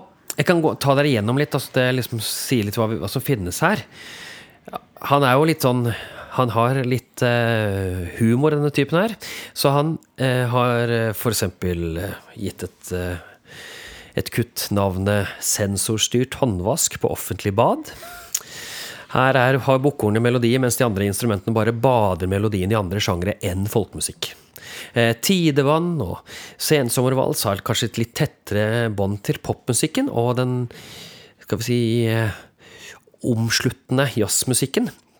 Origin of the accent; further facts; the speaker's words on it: Telemark, Norway; og siden jeg kom fra Telemark, så spiller jeg den riktigere fordi jeg derfra.